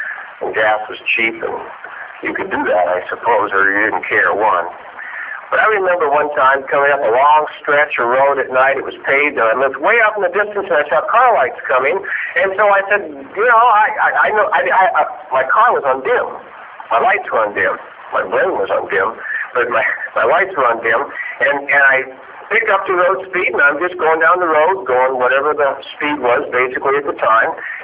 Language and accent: English; Oregon, United States; now in Kennewick, United States; And I grew up in Oregon, and there was fog all over the place.